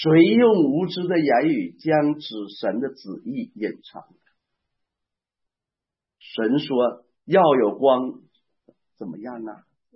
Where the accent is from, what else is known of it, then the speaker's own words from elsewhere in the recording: Northeast China, China; 我们东北人常常讲要有底气